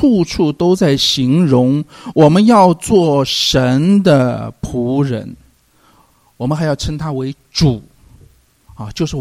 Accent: China; 那真的是啊，我们中国人讲的哈，这个是可忍孰不可忍

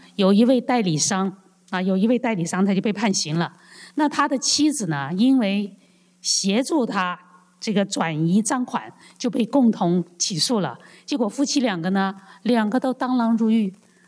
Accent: China; 比如说我们为什么要生孩子呀我们中国人说那就是养儿防老

